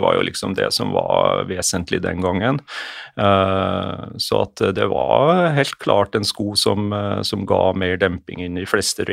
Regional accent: Grong, Trøndelag, Norway; når jeg vokste opp i Grong i Nord-Trøndelag.

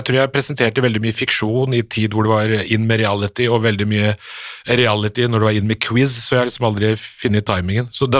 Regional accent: Oslo, Norway; Ja, jeg vokste opp i Nordstrand, ikke så veldig langt fra der dere bor

